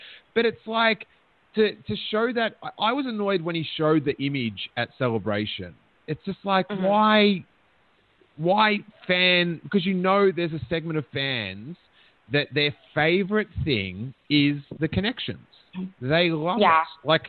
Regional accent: Melbourne, Victoria, Australia; growing up in Melbourne, like in the skateboarding scene

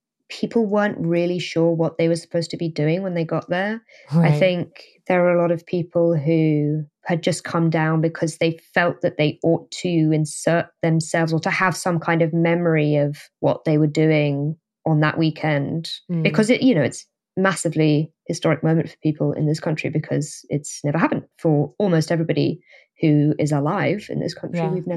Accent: London, United Kingdom; I grew up in London.

